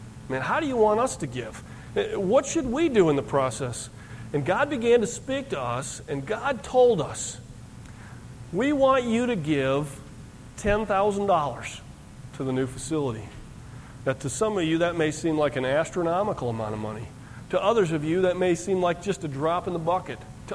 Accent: Michigan, United States; now in Texas, United States; Growing up in Michigan, you know, you can't drive a foreign car. And I figured, you know, since now I live in Texas, I'll branch out, drive a foreign car.

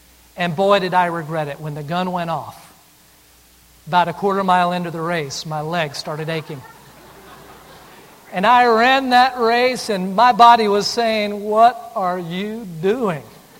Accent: Denton, Texas, United States; I grew up in Denton, Texas. Went to school at Baylor University

